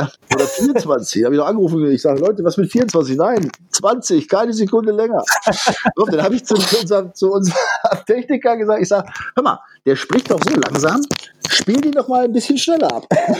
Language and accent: German; Sulingen, Lower Saxony, Germany; Reinhold Beckmann und ich, wir stammen ja praktisch aus Nachbarorten. Also du erinnerst dich, Sulingen, ja, der TuS Sulingen